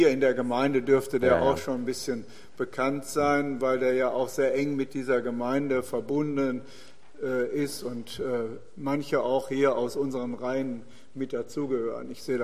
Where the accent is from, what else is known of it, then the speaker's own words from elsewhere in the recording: Oberhausen, North Rhine-Westphalia, Germany; Ich komme aus Oberhausen.